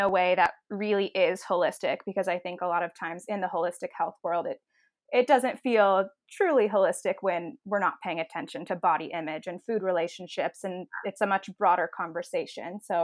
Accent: Portland, Oregon, United States; And I'm from Portland, Oregon, which is where the Naturopathic University is.

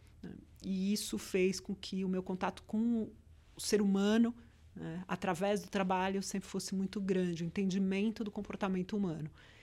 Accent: São Paulo, Brazil; born there; Eu nasci em São Paulo.

